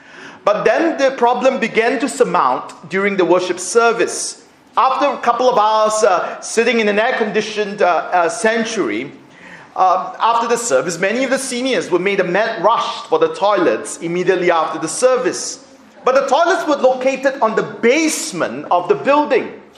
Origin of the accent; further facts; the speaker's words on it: Singapore; When I was growing up in Singapore, we came from a very large church.